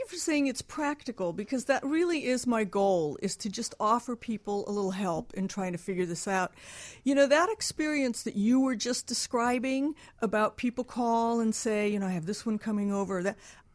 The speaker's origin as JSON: {"language": "English", "region": "Midwest", "country": "United States", "tie": "born or raised there", "said": "You know, I grew up in the Midwest, actually, in a Polish family, and it was always meat in the middle and something on the side"}